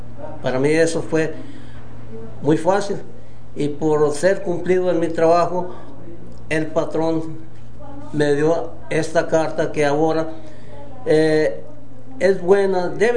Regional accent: Chacala, Durango, Mexico; born there; also born or lived in Las Coloradas / Sinaloa; Yo nací el 11 de octubre de 1932. Nací en Chacala, Durango. Viví hasta la edad de 5 o 7 años en Chacala. De ahí nos cambiamos a un mineral que se llama Las Coloradas. Ahí vivimos con mi mamá hasta el 42.

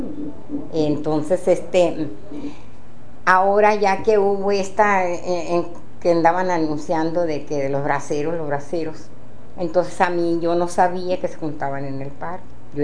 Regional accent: Mexicali, Baja California, Mexico; Sí, no, yo no, yo soy de aquí, de Mexicali.

